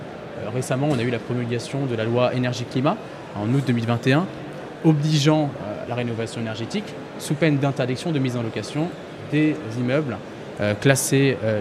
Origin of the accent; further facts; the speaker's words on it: France; on a un certain ethnocentrisme en tant que Français.